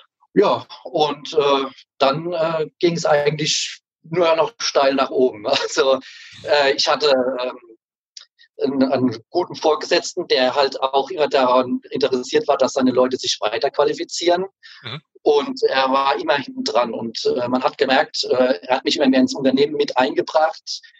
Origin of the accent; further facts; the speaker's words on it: Kaiserslautern, Rhineland-Palatinate, Germany; now in Grünstadt, Germany; bin 39 Jahre jung, arbeite bei der BASF in Ludwigshafen im Werkschutz, komme gebürtig aus Kaiserslautern und bin jetzt an die schöne Weinstraße gezogen nach Grünstadt.